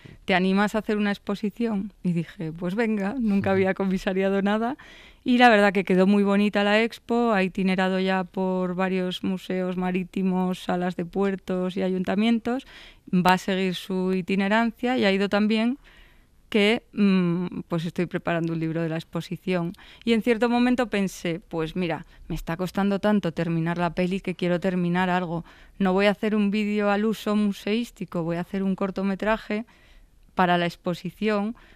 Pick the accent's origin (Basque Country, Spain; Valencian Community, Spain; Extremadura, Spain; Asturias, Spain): Asturias, Spain; Oviedo; born there; Y Miguel Ángel siempre quiso que se estrenara en Oviedo porque es mi ciudad natal